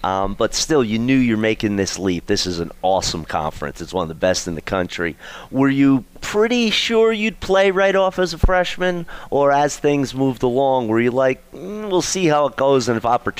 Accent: New Jersey, United States; now in Texas, United States; One thing, I've been here 27 years. I'm from Jersey.

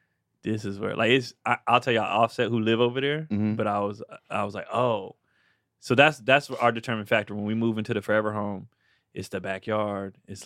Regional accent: San Francisco Bay Area, California, United States; now in Los Angeles, United States; I'm from the Bay. I live in LA. I don't know. All I know is expensive.

